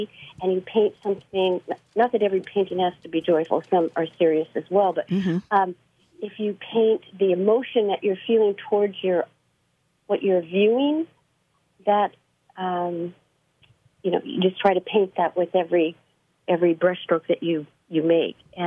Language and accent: English; Cannon Beach, Oregon, United States; I was born and raised in the Cannon Beach area, and then I went off to college, came back, and taught school at Cannon Beach Elementary School.